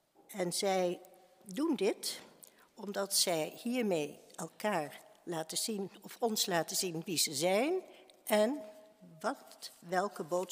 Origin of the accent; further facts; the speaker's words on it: Haarlem, North Holland, Netherlands; now in Deventer, Netherlands; Als klein meisje wonend in Haarlem kan ik me herinneren dat tijdens de kersttijd op verschillende plekken in onze stad muziek werd gemaakt.